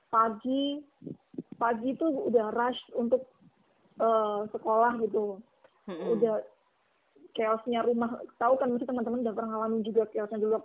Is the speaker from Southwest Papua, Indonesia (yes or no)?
no; Semarang, Central Java, Indonesia; also born or lived in Jakarta; now in North Maluku, Indonesia; kalau aku dari kecil tuh kan tinggalnya di Semarang, terus kuliahnya di Jakarta. Jadi beneran yang melulu kota kayak gitu. Terus sekarang tinggalnya di Maluku Utara